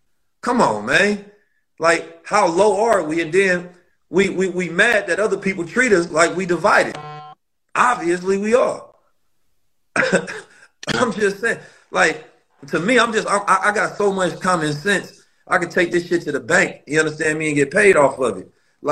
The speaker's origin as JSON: {"language": "English", "town": "St. Louis", "region": "Missouri", "country": "United States", "tie": "born or raised there", "also_born_or_lived": "Oakland, California", "said": "I'm from Oakland, and I grew up in St. Louis, so I know the streets very well."}